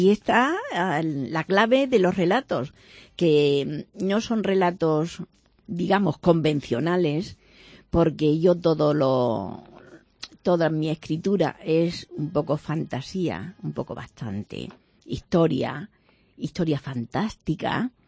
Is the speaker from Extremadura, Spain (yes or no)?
yes; Cáceres, Extremadura, Spain; empieza en Cáceres. Es que Cáceres es mi vida